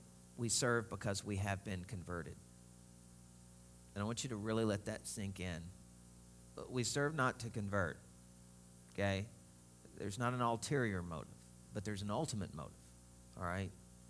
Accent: Arkansas, United States; I'm sorry, but, you know, I'm from Arkansas. We do weird things.

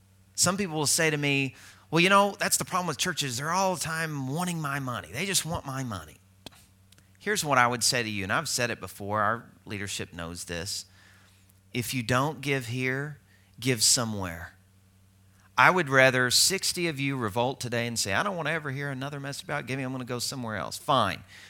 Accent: Arkansas, United States; You know, I'm originally from Arkansas, you know.

